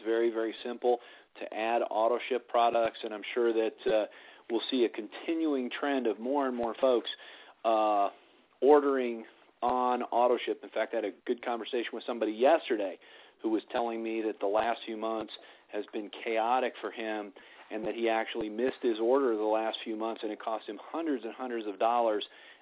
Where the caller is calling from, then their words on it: Colorado, United States; I'm calling in from Colorado tonight, but heading over to California, the corporate office tomorrow.